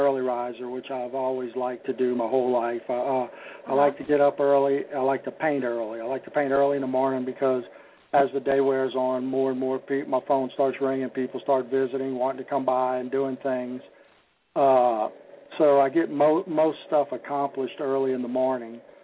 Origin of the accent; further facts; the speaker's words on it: Lafayette, Louisiana, United States; Yeah, I was born and raised in Lafayette. I'm number 8 of 10 kids.